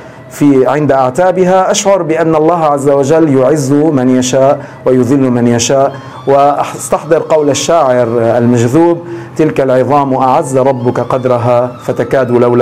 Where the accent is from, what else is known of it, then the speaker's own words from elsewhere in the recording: Damascus, Damascus Governorate, Syria; نحن أبناء دمشق نفتخر